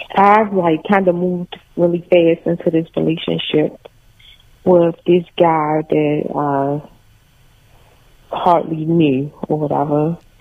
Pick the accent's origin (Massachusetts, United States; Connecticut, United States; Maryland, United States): Maryland, United States; Baltimore; I'm from Baltimore